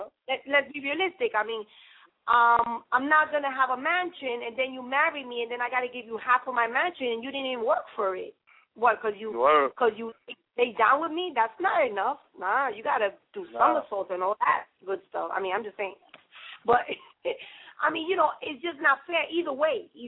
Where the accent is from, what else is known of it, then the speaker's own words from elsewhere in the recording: New York City, New York, United States; And I say that, of course, because I'm from New York. So, yes, I'm a little biased to the New York City.